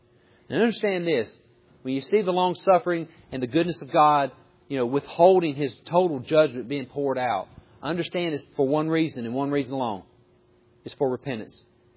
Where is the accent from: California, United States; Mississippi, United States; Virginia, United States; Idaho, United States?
Mississippi, United States; Not very smart, but you know what I know. I was from Mississippi. I never really seen this.